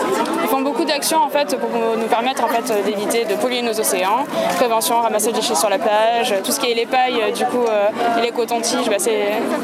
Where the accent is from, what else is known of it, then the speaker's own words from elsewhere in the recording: Nouvelle-Aquitaine, France; now in Nantes, France; On vient du Pays Basque. Enfin, moi, j'habite vers Nantes, mais okay. Sinon, à la base, Pays Basque.